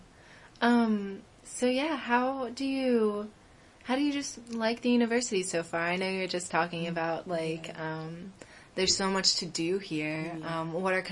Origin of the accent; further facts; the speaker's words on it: Leesburg, Virginia, United States; I'm from Leesburg, Ashburn area.